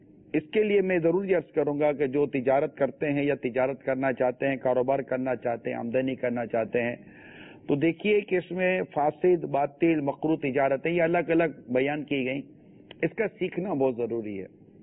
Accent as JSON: {"language": "Urdu", "town": "Karachi", "region": "Sindh", "country": "Pakistan", "tie": "born there", "said": "پاکستان جہاں یہ میری ولادت بھی، مطلب میں پیدا بھی یہی ہوا ہوں باب المدینہ کراچی میں"}